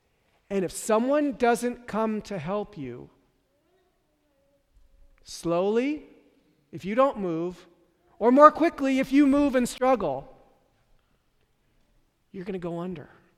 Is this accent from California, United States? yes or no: yes; San Francisco, California, United States; growing up in San Francisco, we would come to Fresno every summer.